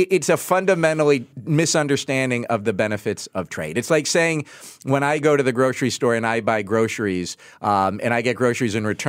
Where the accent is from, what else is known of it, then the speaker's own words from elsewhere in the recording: United States; You know, as an American, it's very depressing to watch